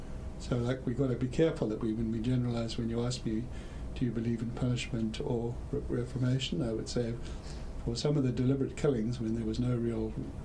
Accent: South Africa; I grew up in South Africa, and they used to, at that time under apartheid South Africa, there was the death penalty.

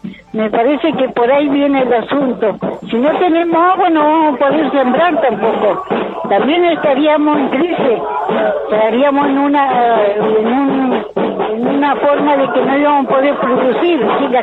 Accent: Bariloche, Río Negro, Argentina; De Bariloche.

